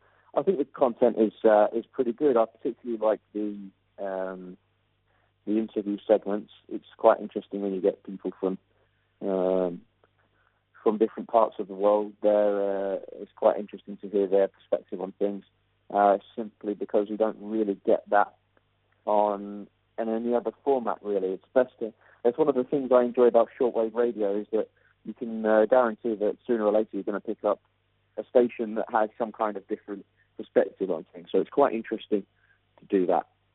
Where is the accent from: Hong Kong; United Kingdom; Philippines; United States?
United Kingdom; Leicester, East Midlands; I'm from Leicester in England.